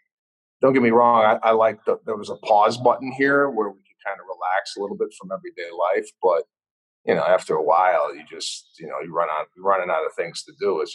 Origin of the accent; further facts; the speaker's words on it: Arlington Heights, Illinois, United States; Yeah, I grew up in Arlington Heights.